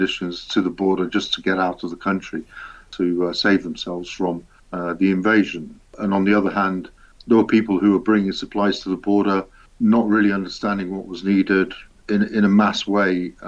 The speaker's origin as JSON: {"language": "English", "town": "Leicester", "region": "East Midlands", "country": "United Kingdom", "tie": "born or raised there", "accent": "Leicester", "said": "I was brought up as a Ukrainian. I speak with a very strong Leicester accent. While I was brought up and educated in England, my identity has always been very strongly Ukrainian because of the community I grew up"}